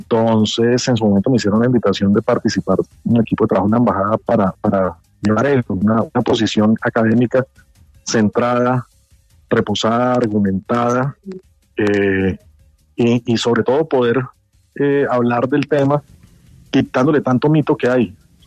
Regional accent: Cúcuta, Norte de Santander, Colombia; Mira, sí, en efecto, soy cucuteño.

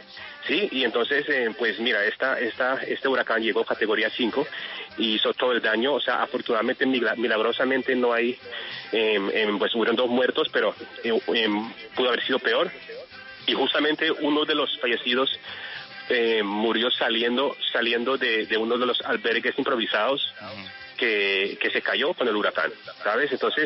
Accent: Providencia, San Andrés and Providencia, Colombia; Y pues como artistas, como providencianos, como colombianos, estamos haciendo lo mejor que podemos desde la distancia para nuestra isla, para nuestro país.

